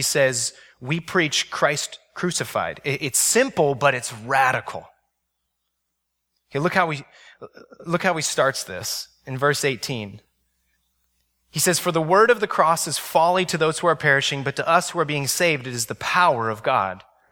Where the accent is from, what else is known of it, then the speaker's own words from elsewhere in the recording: San Jose, California, United States; I grew up in San Jose, so it was an hour away from the city.